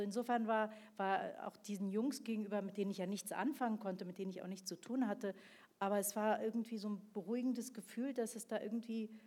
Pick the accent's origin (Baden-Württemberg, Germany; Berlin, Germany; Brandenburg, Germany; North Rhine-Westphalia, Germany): Berlin, Germany; Also ich bin ja im Wedding aufgewachsen